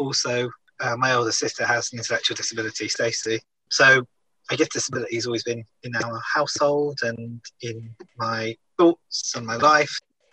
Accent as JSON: {"language": "English", "town": "Wells", "region": "South West England", "country": "United Kingdom", "tie": "born or raised there", "lives_now": "Nottingham, United Kingdom", "said": "And so I grew up in Wells in Somerset in the West Country, about a stone's throw from Glastonbury Festival and things."}